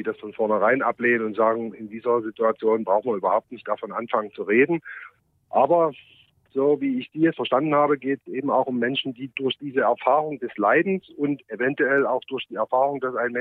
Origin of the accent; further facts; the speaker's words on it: Leipzig, Saxony, Germany; Ich bin im Leipziger Osten groß geworden, nämlich genau in derselben Straße, wo das Bruno-Plache-Stadion bis heute steht.